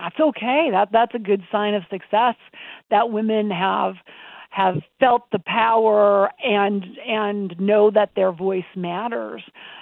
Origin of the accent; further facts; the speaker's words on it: Montana, United States; I grew up in Montana.